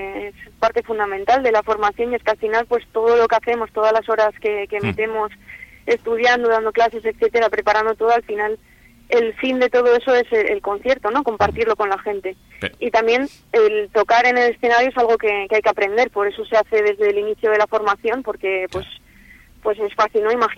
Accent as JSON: {"language": "Spanish", "town": "Laredo", "region": "Cantabria", "country": "Spain", "said": "que hubiera sido, claro, en mi pueblo."}